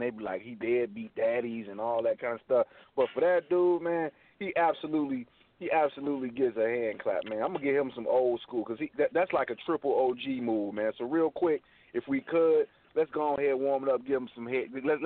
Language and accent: English; Chicago, Illinois, United States; now in Dallas, United States; You know, me myself, born and raised in Chicago. Even I had to abscond. You know, I had to go. I'm in Dallas at this point.